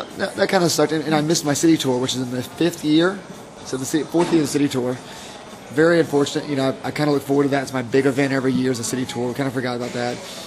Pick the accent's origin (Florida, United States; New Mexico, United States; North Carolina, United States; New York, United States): Florida, United States; Jacksonville; It was 2.5 hours late, and that was in Jacksonville, my hometown.